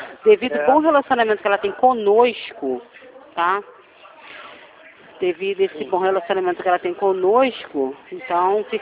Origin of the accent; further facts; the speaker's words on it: Rio de Janeiro, Brazil; Sou daqui da Vila da Penha.